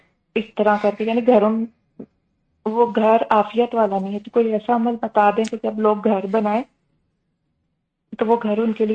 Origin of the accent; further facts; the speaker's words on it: Gujrat, Punjab, Pakistan; moved away; ہم پاکستان میں گجرات سے ہیں پیچھے سے نا